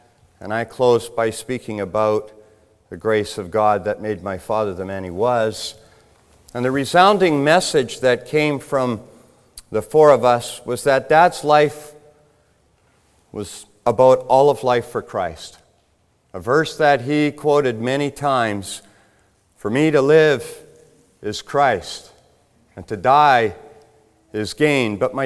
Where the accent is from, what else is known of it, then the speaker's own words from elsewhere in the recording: Burnaby, British Columbia, Canada; also born or lived in New Brunswick; I'm from the area here. I grew up in Burnaby, and my wife was from Sumas Prairie. We got married. We lived here.